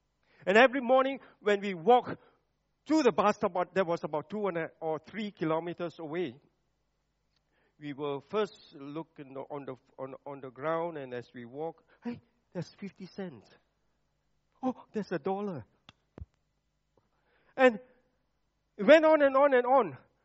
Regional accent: Penang, Malaysia; also born or lived in Klang; Penang is my hometown. I was born in Penang. But at the age of 20, I was in Klang or KL.

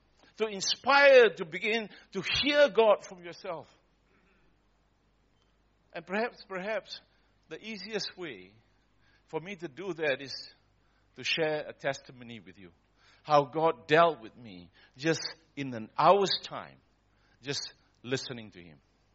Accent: Australia; because I come from Australia, we ask questions differently.

